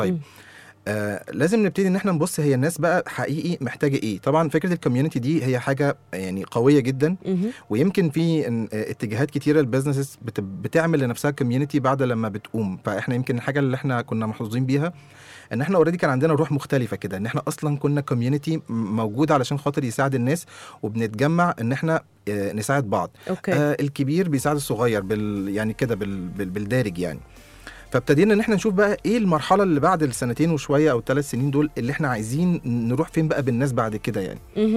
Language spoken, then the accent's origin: Arabic; Egypt; طب ليه ناس بره بتاخد فلوس اكتر مني انا كمصري؟